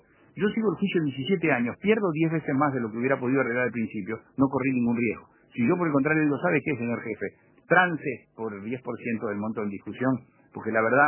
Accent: Uruguay; somos uruguayos todos.

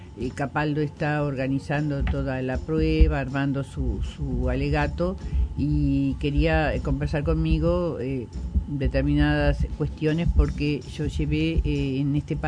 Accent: Valle de Ordóñez, Lavalleja, Uruguay; born there; Nací en Valle de Ordóñez, departamento de La Valleja.

